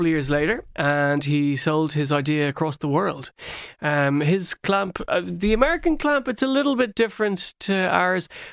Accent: Ireland; And this is an important part of the history of the clamp, I think, for us as Irish people, Tom, because when the clamp first arrived in Ireland, we saw it as an English import.

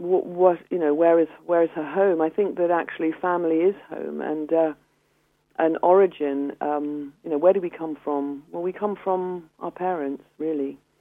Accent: Ireland; certainly when I grew up in Ireland, there was a lot of disciplining in schools.

